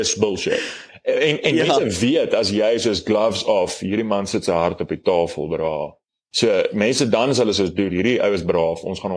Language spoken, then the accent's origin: Afrikaans; Bronkhorstspruit, Gauteng, South Africa; ek is definitief bietjie common, ek kom van Bronkhorstspruit af